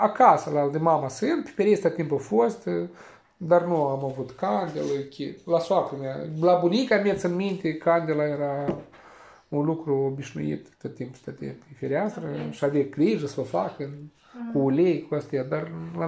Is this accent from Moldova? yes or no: yes; Moldova; now in Italy; noi eram din Republica Moldova